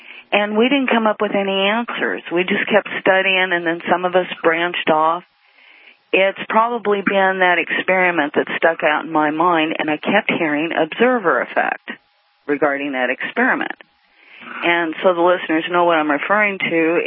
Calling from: Missouri, United States; Well, I'm calling from I'm in the state, I'm actually residing in Missouri

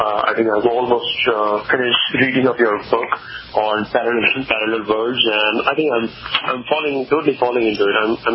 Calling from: Texas, United States; I'm calling from Texas

